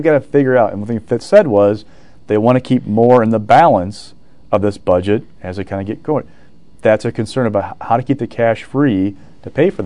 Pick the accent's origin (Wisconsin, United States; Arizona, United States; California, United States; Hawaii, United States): Wisconsin, United States; Well, you know, I'm from Kenosha County.